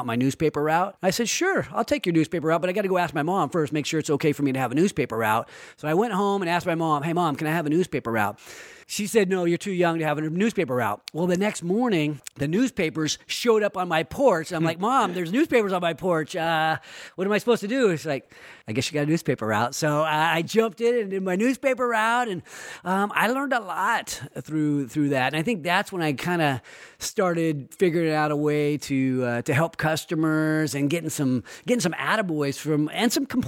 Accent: Sacramento, California, United States; So I'm going to live out my remaining days here in my hometown of Sacramento.

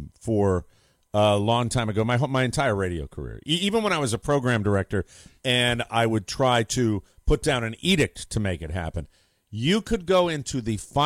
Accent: Ireland; you know I'm Irish I'm all about blame

